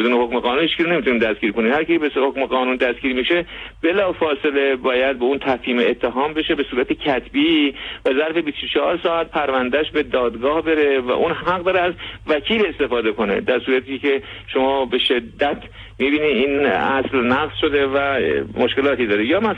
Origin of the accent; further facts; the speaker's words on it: Iran; طبیعتا منم به عنوان یک ایرانی طرفدار توسعه علمی هستم